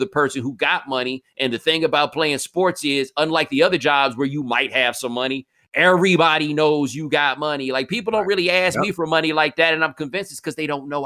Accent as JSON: {"language": "English", "region": "the South", "country": "United States", "said": "Like, I'm from the South. It don't take much snow to shut it down because it don't snow very much here, right?"}